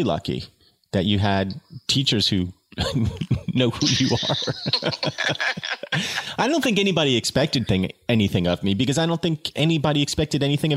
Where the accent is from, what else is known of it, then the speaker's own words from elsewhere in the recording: Hillsborough, New Jersey, United States; Hillsborough, New Jersey, which is, I would say, was a step up from Mary Green in terms of people's expectations, but not that much more.